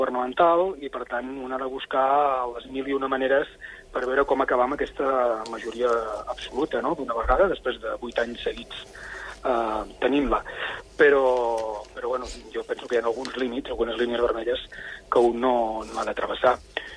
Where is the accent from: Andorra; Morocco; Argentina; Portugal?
Andorra; Ordino; jo que sóc d'Ordino